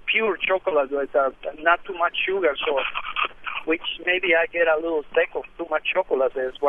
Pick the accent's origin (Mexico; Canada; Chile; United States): Mexico; Chiapas; And I'm from Chiapas, and nearby to a little town named Cacahuatan, which means the land of cacao.